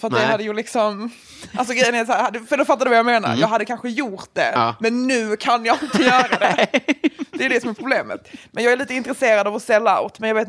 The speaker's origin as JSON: {"language": "Swedish", "town": "Malmö", "region": "Skåne", "country": "Sweden", "said": "Jag är ju från Malmö. Mm. Och tycker att det är en toppen stad."}